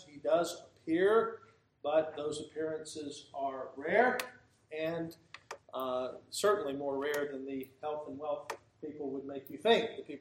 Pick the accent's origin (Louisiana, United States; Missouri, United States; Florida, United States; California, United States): Florida, United States; Jacksonville; When he found out I was from Jacksonville, he said, "I heard you had a football team."